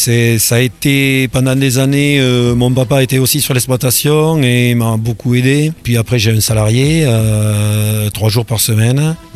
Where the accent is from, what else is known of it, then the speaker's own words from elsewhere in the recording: Fourcès, Occitanie, France; Moi, je viens de Fourcès, j'ai toujours été ici et voilà.